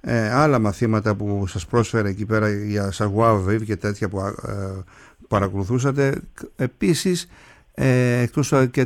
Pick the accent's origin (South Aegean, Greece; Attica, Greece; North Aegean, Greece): South Aegean, Greece; Kasos; στο νησί μου φεύγανε από την Κάσου και πηγαίνανε στην Κάρπαθο για το γυμνάσιο